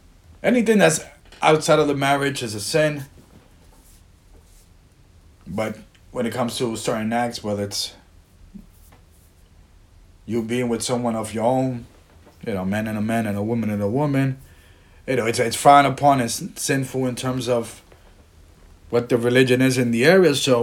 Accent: New York City, New York, United States; I grew up in the Bronx, so obviously I got a lot of Mexicans around me.

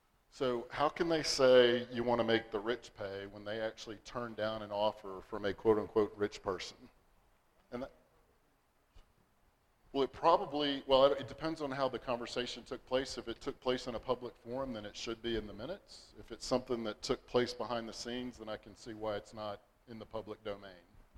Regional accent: Texas, United States; And since we grew up in Texas, there's a lot of similar genes between the two.

